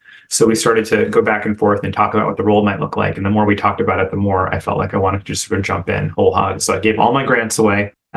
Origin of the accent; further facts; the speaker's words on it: New Jersey, United States; I'm an Indian kid from New Jersey, so I very predictably went to medical school.